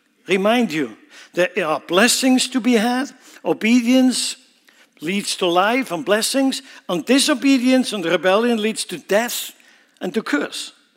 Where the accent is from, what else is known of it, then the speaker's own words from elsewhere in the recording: Switzerland; I grew up in Switzerland. Believe me, I know mountains.